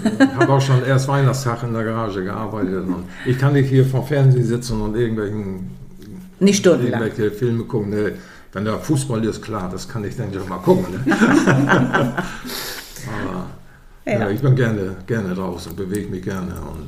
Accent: Weddingstedt, Schleswig-Holstein, Germany; Ja, wir sind Urdithmarscher. Ich komme aus Weddingstedt

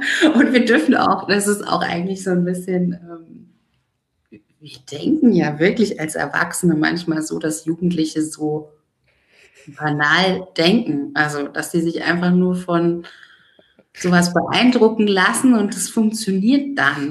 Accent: Munich, Bavaria, Germany; born or raised there; also born or lived in Diez, Germany

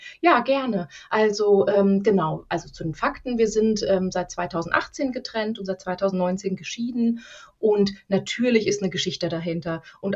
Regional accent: Lower Saxony, Germany; born there; Ja, ich lebe in der Nähe von Hamburg, bin aber gebürtige Niedersächsin aus der Region Hannover.

